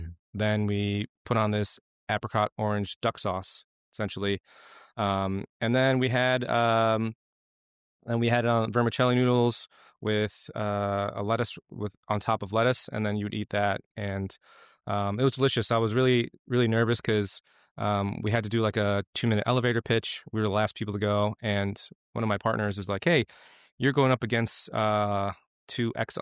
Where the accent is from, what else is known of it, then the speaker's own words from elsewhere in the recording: Chicago, Illinois, United States; I grew up here in Chicago. I was born and raised in Chicago, West Rogers Park, so not too far from where you used to live.